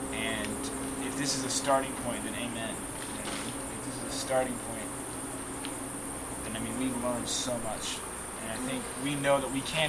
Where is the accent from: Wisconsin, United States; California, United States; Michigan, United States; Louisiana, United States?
Louisiana, United States; we're from Louisiana, Acadians